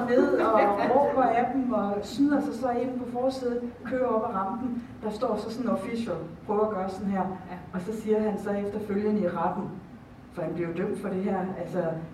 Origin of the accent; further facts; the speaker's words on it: Aarhus, Central Denmark Region, Denmark; Jeg er Aarhusianer